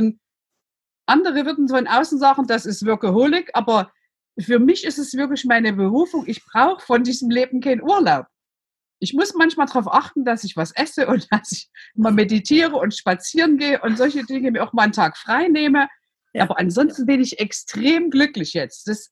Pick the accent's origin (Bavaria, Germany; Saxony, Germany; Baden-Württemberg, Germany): Saxony, Germany; Man hört es, ich bin aus Sachsen, ich bin in der DDR groß geworden